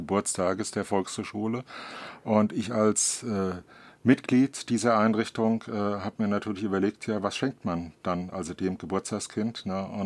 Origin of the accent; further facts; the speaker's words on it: Wiesbaden, Hesse, Germany; Ja, da können wir eingefleischten oder gebürtigen Wiesbadener uns eine ordentliche Scheibe von abschneiden.